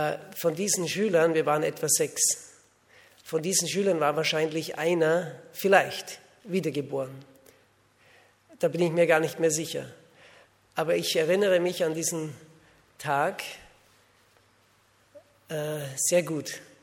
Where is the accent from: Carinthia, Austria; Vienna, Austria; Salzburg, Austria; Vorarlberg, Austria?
Salzburg, Austria; now in Switzerland; Ich bin Österreicher. Ich bin in Österreich zum Glauben gekommen. Bei uns in Österreich sind sehr wenige Christen gewesen damals. Ich lebte im Salzburger Land, mitten in den Bergen.